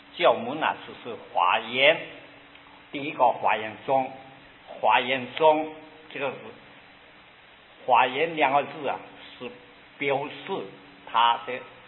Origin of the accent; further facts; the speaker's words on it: Guangdong, China; Chinese is a second language; 我是广东人，再讲啊，讲好听一点。